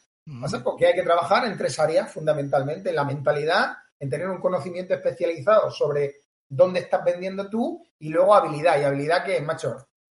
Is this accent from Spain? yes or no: yes; Tarragona, Catalonia, Spain; now in Cambrils, Spain; Así que yo soy catalán, soy catalán.